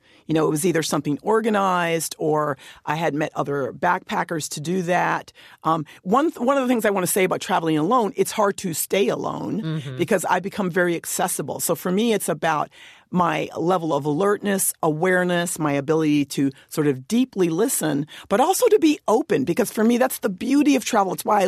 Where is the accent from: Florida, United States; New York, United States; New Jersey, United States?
New York, United States; I mean, I'm from New York. I love the cities, but I lived in a village in Nepal for a year and a half.